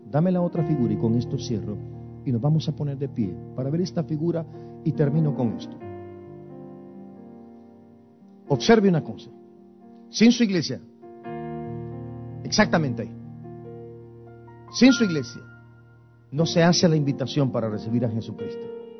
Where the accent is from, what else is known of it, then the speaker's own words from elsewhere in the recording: Guastatoya, El Progreso, Guatemala; que fueron misioneras en mi pueblo, en Guastatoya, en Guatemala